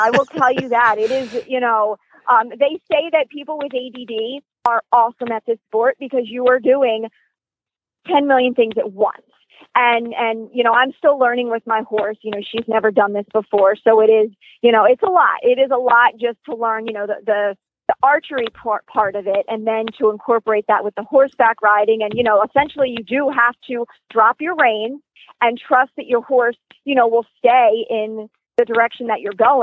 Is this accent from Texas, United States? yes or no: no; Delaware, United States; now in Florida, United States; Well, I am brand new to Florida, so I just recently moved to Florida 2 months ago, so I'm originally from